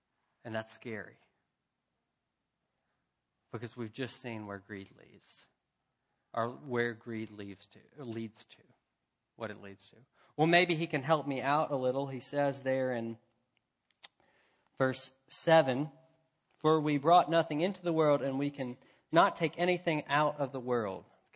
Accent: Memphis, Tennessee, United States; I'm from Memphis. We didn't get a lot of snow there, as you can imagine.

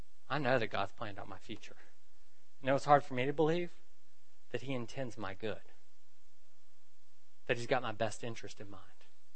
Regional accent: Memphis, Tennessee, United States; Where is my home? How much do I identify with the fact that I'm from Memphis or a southerner or whatever?

